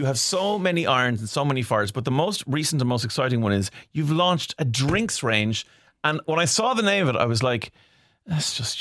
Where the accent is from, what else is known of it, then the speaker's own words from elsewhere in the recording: Dublin, Leinster, Ireland; accent: Dublin; We're from Dublin, but there's a Dublin accent.